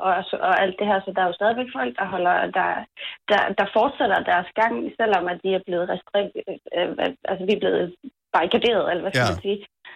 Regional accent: Rødekro, Region of Southern Denmark, Denmark; Jeg er nede fra Rødekro.

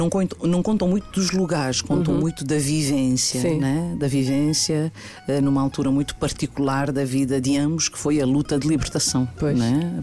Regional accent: Praia, Santiago, Cape Verde; born or raised there; also born or lived in Bissau

